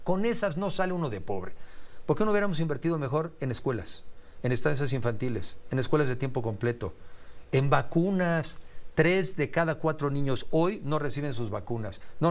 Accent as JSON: {"language": "Spanish", "country": "Mexico", "said": "Se nos está yendo esa oportunidad como mexicanos"}